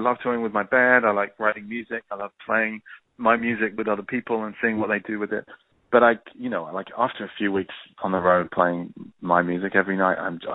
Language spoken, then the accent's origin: English; England, United Kingdom; my background is I'm from England, I'm from the north. And so, you know, I'm used to the restrained vibe.